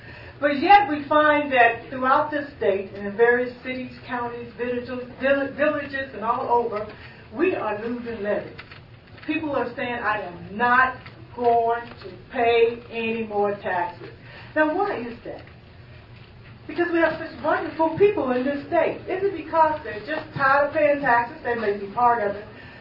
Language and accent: English; Akron, Ohio, United States; I started in politics in Akron, Ohio. I am from Akron, Ohio.